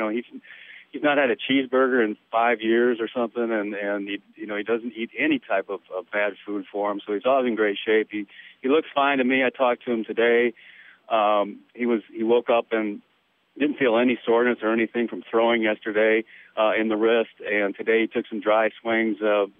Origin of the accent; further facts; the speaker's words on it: New London, Wisconsin, United States; also born or lived in Oshkosh; I grew up in New London, Wisconsin, eventually moved to Oshkosh. But we're small towns.